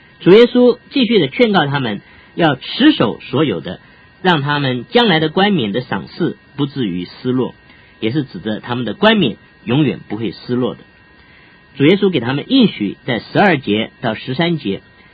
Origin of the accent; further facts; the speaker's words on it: China; 能够传给我们中国人